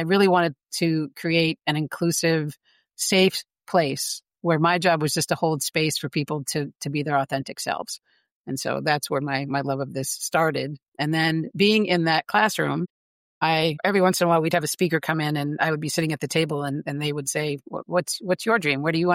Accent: Vermont, United States; So, and that's where I grew up in Vermont, which is a state over from New York.

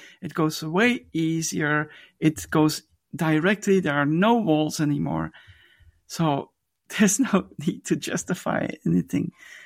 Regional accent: Belgium; English is a second language; I'm from Belgium, and there were people there from Norway, Sweden, and Holland.

